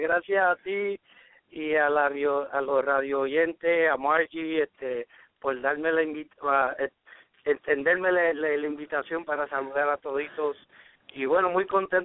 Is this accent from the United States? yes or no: yes; Brooklyn, New York, United States; born there; yo soy nacido en Brooklyn, New York, y mi padre es de San Germán, Puerto Rico, y mi madre de Mayagüez